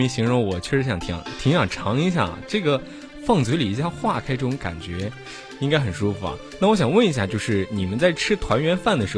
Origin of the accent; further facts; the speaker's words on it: Sichuan, China; 我家四川的呀。